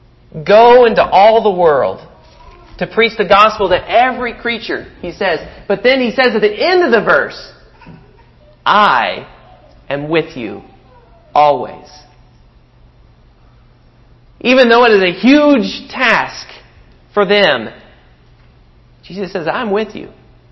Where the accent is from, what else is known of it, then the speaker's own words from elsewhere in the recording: Texas, United States; also born or lived in Guatemala; I'm not a Philadelphia. I'm not from the Northeast. I'm a Texas boy. And now to go from Guatemala up to Philadelphia, I have to say, honestly, I am terrified.